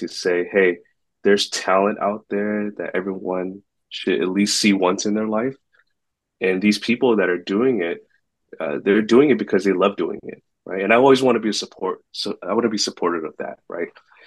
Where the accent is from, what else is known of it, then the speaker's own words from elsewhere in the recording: California, United States; I grew up in a diverse community in the Bay Area